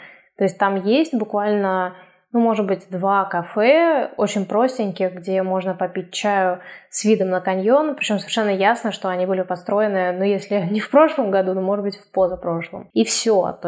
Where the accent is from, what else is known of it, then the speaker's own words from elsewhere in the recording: Saint Petersburg, Russia; особенно если вы из такого плоского города, как я, типа как из Санкт-Петербурга.